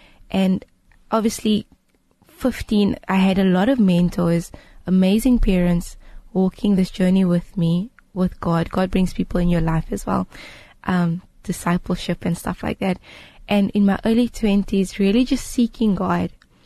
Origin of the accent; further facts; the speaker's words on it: Pretoria, Gauteng, South Africa; I mean, I'm from Pretoria, and it's amazing.